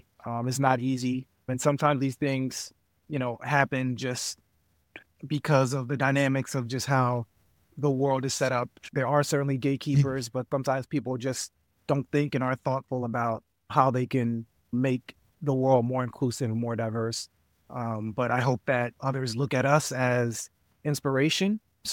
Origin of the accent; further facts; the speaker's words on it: Philadelphia, Pennsylvania, United States; And, you know, we're from West Philly. We're from Philly. So we grew up on the Black culture that's in Philly.